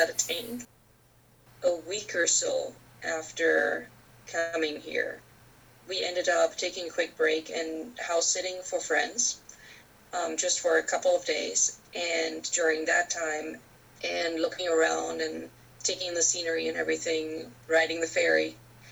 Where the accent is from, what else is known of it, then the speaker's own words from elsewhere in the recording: Germany; English is a second language; moved away as an adult; I'm from Germany. So, first time I came here in 2000, and when I ended up coming back here to move here, that was in early March 2006.